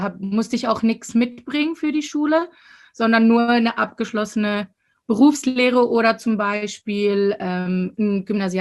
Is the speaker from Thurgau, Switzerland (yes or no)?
no; Winterthur, Zurich, Switzerland; ich komme aus Winterthur